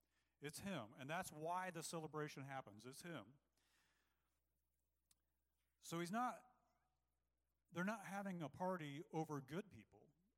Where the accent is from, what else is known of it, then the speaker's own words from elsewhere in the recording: United States; I mean, we're Americans.